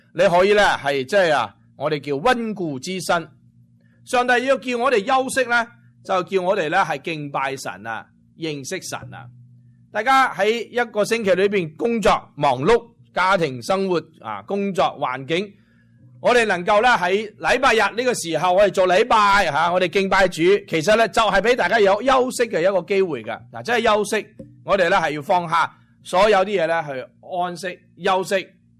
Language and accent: Cantonese; China; 尤其是我哋中国人呢，咁呢就呢系一日24小时啦